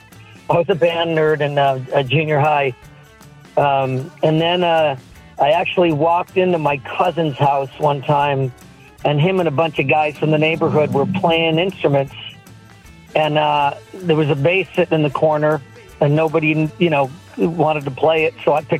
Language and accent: English; Fullerton, California, United States; Well, I'm from Fullerton originally, just south of LA. Little town in Orange County.